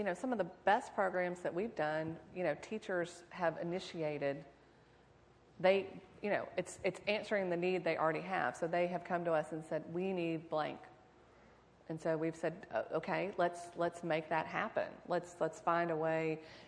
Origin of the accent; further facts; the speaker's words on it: Augusta, Georgia, United States; I'm from Augusta, that, Linnea mentioned it, but so I have a vested interest in the success of his project.